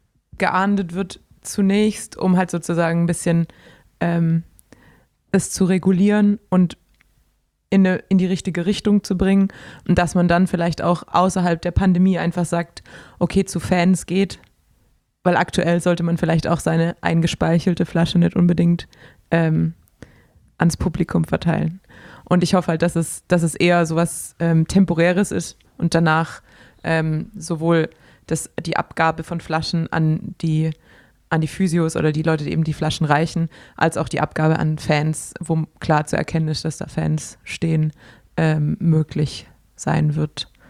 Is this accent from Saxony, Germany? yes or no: no; Baden-Württemberg, Germany; das ist nämlich die Gefahr als Schwabe, wenn man dieses SCH unterdrückt